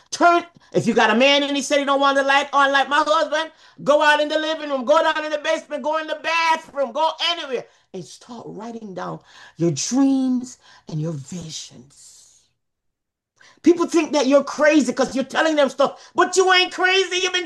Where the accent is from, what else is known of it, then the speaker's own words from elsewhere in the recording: Jamaica; Because ooh, I'm from Jamaica.